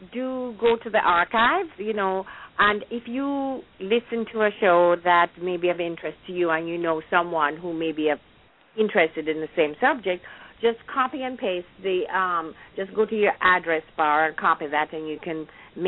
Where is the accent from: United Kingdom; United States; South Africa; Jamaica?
Jamaica; I remember when I was growing up in Jamaica